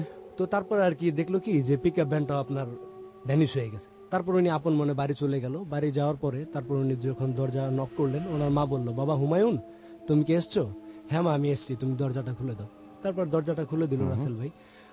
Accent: Dhaka, Dhaka Division, Bangladesh; আমি মগবাজার থেকে এসেছি।

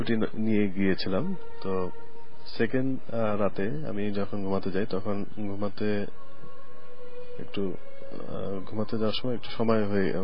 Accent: Mymensingh, Mymensingh Division, Bangladesh; আমি এর আগে 5 বছর আগে আমি যেখানে থাকতাম ময়মনসিং আমার জন্মস্থান

